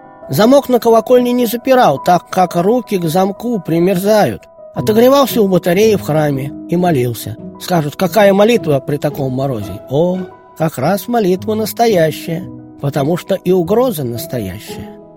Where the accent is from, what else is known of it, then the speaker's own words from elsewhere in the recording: Moscow, Russia; Отвыкли мы, москвичи, от сильных морозов.